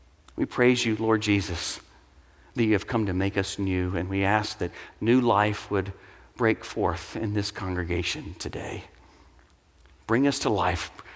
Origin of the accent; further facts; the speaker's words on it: the South, United States; I'm from the South and love big trees.